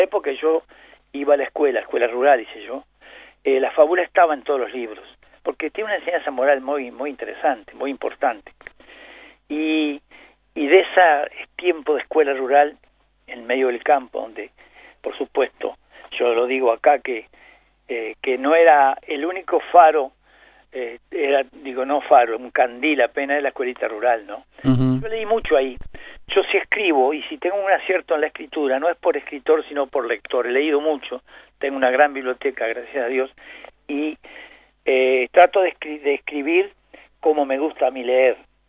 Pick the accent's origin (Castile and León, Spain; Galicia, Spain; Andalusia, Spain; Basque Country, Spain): Basque Country, Spain; yo por vasco y por orgulloso que somos los vascos